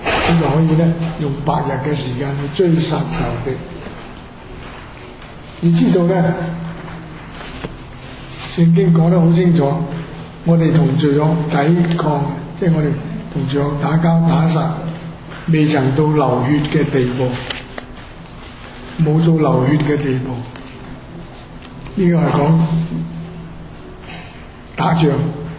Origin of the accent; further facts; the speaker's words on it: China; 我哋中國人嗰五千年嘅文化歷史都有呢啲嘅情況，亦都有呢啲記錄嘅。